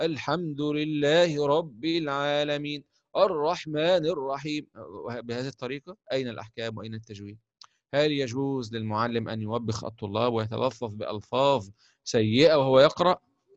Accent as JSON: {"language": "Arabic", "country": "Egypt", "said": "بيسموها عندنا في مصر ختم،"}